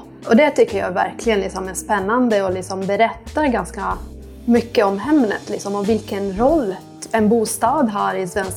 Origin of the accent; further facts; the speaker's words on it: Italy; Swedish is a second language; now in Sweden; Jag är född och uppvuxen i Italien och jag flyttade till Sverige 10 år sedan.